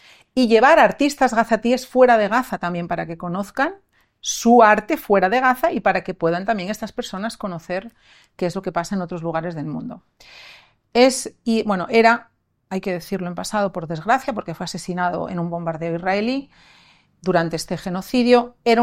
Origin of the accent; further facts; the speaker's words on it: Madrid, Community of Madrid, Spain; born there; now in Mallorca, Spain; nací en Madrid, pero llevo viviendo casi 2 décadas en Mallorca, por lo tanto, además de madrileña, me considero ya mallorquina. Además de llevar aquí casi 20 años